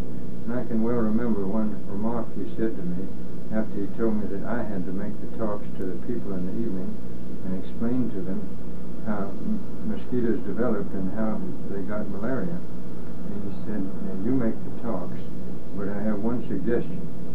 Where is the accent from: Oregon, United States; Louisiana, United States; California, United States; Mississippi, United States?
Mississippi, United States; At that time in Mississippi, particularly in my hometown, we had general practitioners, general surgeons, and eye and nose and throat specialists